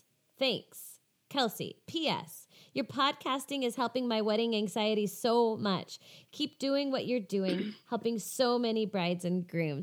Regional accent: United States; He's from Spain and I'm American.

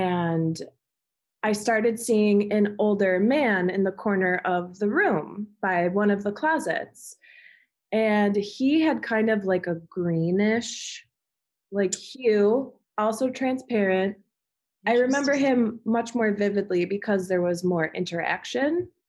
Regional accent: Amherst, New York, United States; So I grew up in Amherst, New York, which is like Western New York, a total opposite side of the state from New York City.

